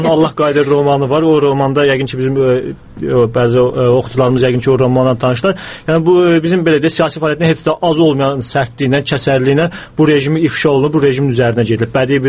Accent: Nakhchivan, Azerbaijan; Deməli, mən əslən Naxçıvanlıyam.

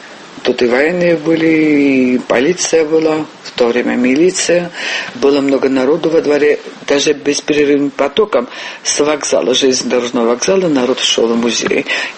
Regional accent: Gori, Shida Kartli, Georgia; Я родилась в Горе, жила, старею в Горе. Я сама из семьи репрессированных по линии отца и по линии матери тоже.

